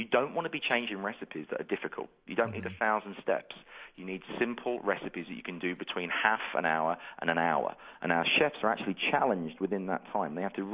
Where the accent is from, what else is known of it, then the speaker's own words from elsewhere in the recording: England, United Kingdom; I'm English, so that's why my funny accent.